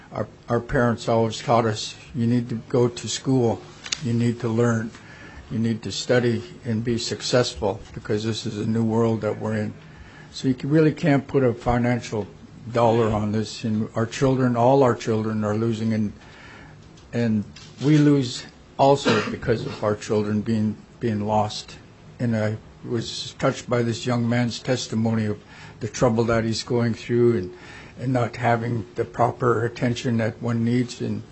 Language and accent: English; Juneau, Alaska, United States; I'm born and raised in Juneau, Alaska. And I come from a family who are educators.